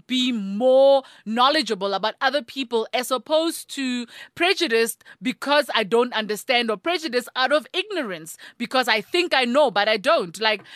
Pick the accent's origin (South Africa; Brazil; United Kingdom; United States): South Africa; Thaba Nchu, Free State; I grew up in Thabantsho, which has a lot of Basotho and Botswana contingent, I am not Mosotho. I repeat, I am not Mosotho